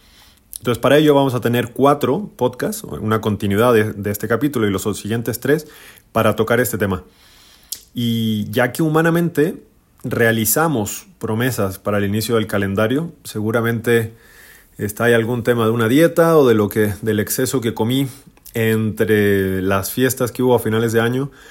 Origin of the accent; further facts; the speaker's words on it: Chile; moved away as an adult; now in Guadalajara, Mexico; soy legionario de Cristo, chileno, tengo 35 años de vida y actualmente vivo en Guadalajara desde más o menos 4 años y medio, ya para 5 años